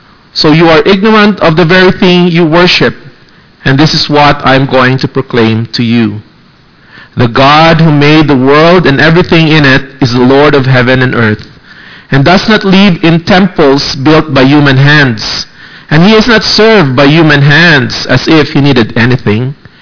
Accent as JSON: {"language": "English", "country": "Philippines", "tie": "born or raised there", "said": "When I was young, I was growing up in the Philippines, probably late elementary years, 12, 13 years old"}